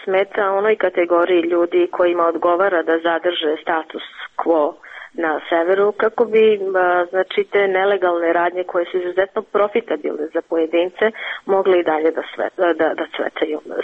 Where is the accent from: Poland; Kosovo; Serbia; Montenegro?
Kosovo; North Mitrovica, Mitrovica District; Ja sam rođena Mitrovčanka. Rođena sam u Severnoj Mitrovici, živjela sam tu pre rata, većim delom u toku rata.